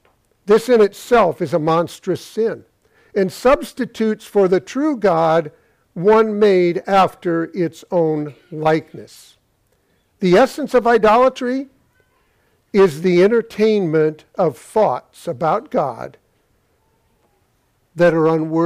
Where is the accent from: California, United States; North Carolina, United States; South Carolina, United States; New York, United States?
California, United States; You know, I come from California, and I am amazed.